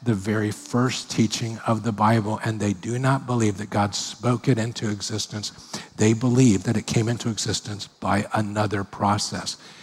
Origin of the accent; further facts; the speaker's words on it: Miami, Florida, United States; I grew up in Miami. It was the safest town ever.